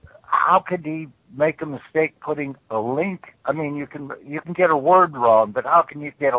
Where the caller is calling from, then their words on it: Washington, United States; I'm calling from Eastern Washington State.